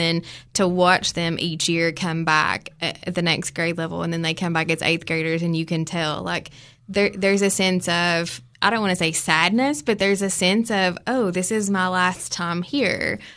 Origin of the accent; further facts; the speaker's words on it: Jamestown, United States; I'm from Jamestown.